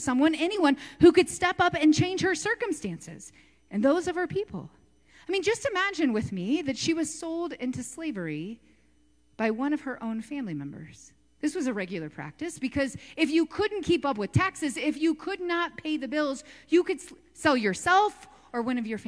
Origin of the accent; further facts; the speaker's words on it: Ohio, United States; I grew up in the Hocking Hills, and so I can just imagine people from my part saying, like, you're not from around here, are you, right?